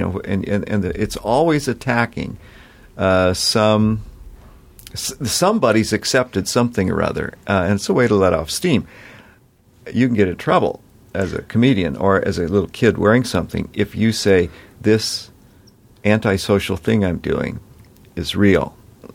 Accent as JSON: {"language": "English", "region": "Montana", "country": "United States", "tie": "born or raised there", "said": "And where I grew up in Montana, the guys I played sports against, the Crow Indians, great, great, great folks, had their little people story."}